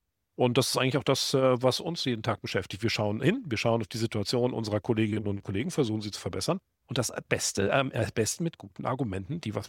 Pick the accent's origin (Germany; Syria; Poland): Germany; North Rhine-Westphalia; ich bin 53 Jahre alt, bin Westfale